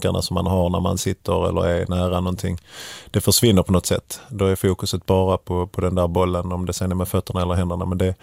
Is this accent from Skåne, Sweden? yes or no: yes; Kävlinge, Skåne, Sweden; Höga Lid som det heter där jag växte upp i Kävlinge, nära Korsbackaområdet där jag växte upp